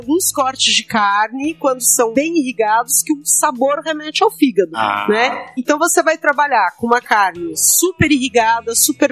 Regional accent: Uberlândia, Minas Gerais, Brazil; born there; Ali em Uberlândia, que é onde eu nasci, né? Sou ali da perto da divisa, chama de Maia.

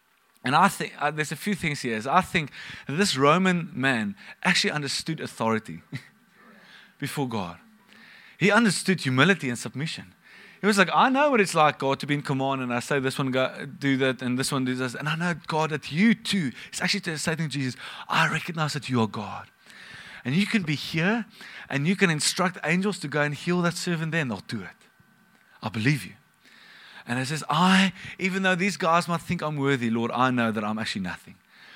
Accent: Bloemfontein, Free State, South Africa; I grew up in Bloemfontein, and they say that you can see your dog run away for 3 days because it's so flat.

